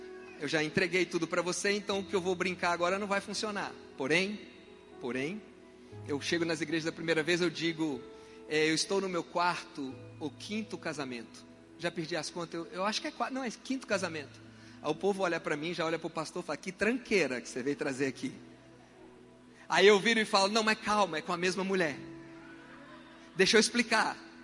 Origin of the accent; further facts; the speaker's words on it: Minas Gerais, Brazil; Eu sou mineiro, tá?